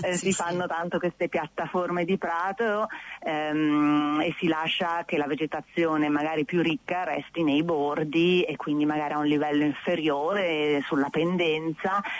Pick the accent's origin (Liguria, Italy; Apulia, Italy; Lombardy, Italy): Lombardy, Italy; Milan; io vengo da Milano, dove al massimo i giardini sono molto piccoli, sono per lo più terrazzi